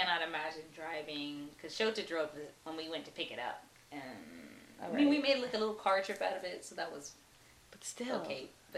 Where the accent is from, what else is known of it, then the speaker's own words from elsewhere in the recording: United States; now in Japan; I'm American. Yes, thank you.